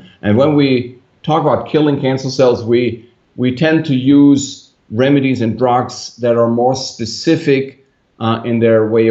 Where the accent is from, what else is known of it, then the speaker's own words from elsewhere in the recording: Germany; because German law allows physicians in my home country to use drugs on single prescriptions